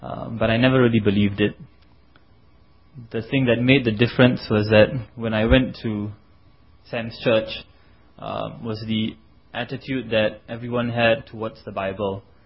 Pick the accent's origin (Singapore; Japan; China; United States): Singapore; I'm from Singapore. I grew up in a Hindu home. My dad is particularly devout, but growing up I wasn't so devout.